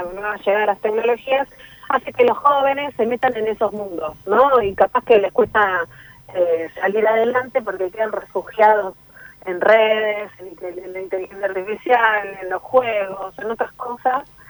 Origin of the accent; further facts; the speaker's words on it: Villa Lugano, Buenos Aires, Argentina; yo vengo de Villa Lugano y no tenía un peso y nunca lo tuve de chica, ¿no?